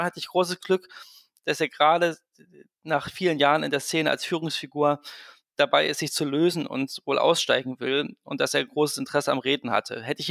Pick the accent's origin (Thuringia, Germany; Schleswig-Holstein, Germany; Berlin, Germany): Thuringia, Germany; weil ich komme doch aus Thüringen